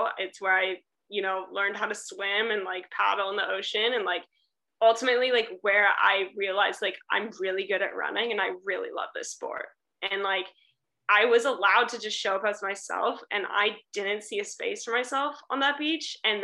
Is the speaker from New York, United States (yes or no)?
no; California, United States; I mean, I am from Northern California, so I think it's way more of a thing in Southern California.